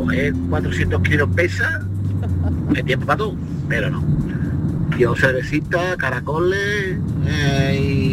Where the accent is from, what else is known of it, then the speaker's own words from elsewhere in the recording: Seville, Andalusia, Spain; de Sevilla.